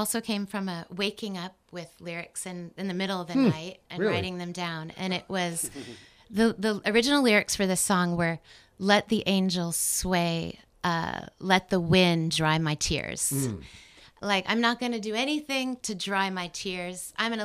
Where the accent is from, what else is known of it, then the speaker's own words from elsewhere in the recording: San Francisco, California, United States; also born or lived in Houston; My parents are both Texans. I was born in Houston, but then they moved to San Francisco.